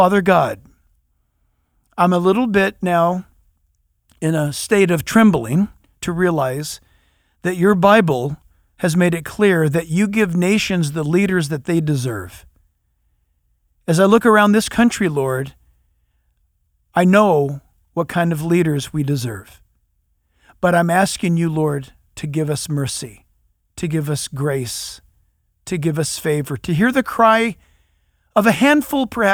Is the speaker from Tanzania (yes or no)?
no; California, United States; Listen, I for one, I'm from California and I've already voted.